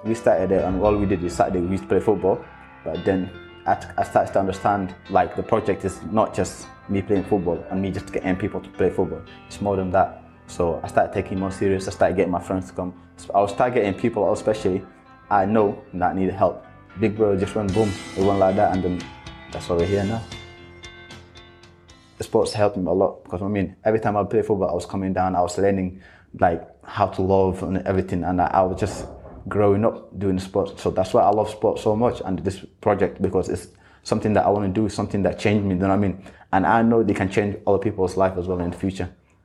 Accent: Somalia; moved away; When I first came to the country, I came from Somalia, which is a country that's been having war for 24 years now.

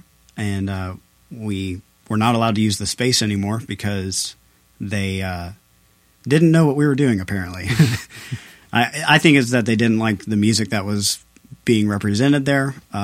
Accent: Nashville, Tennessee, United States; We're from Nashville, and so like we grew up in like the Plea days.

